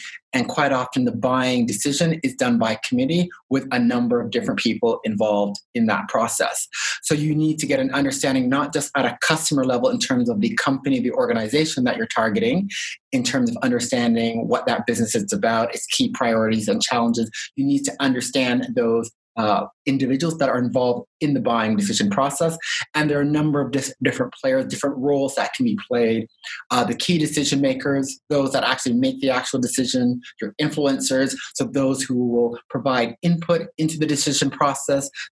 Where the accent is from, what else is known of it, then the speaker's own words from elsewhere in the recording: Toronto, Ontario, Canada; also born or lived in Halifax; now in Australia; I'm originally from Toronto, Canada. So yeah, born and raised in Toronto, did my MBA in Dalhousie in Halifax.